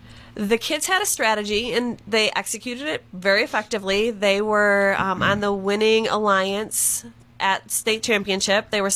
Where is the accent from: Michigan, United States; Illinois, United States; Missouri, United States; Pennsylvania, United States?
Michigan, United States; And I have to smile because I grew up in Michigan, too.